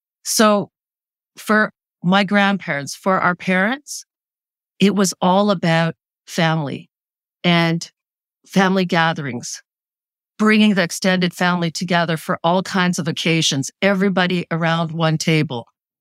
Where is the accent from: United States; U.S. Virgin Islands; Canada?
Canada; almost like Canadian by day, you know, going to school, learning, being part of, you know, Canadian culture, growing up in Canada, but then having this Ukrainian life where, you know, going to Ukrainian school on Saturdays, going to Ukrainian church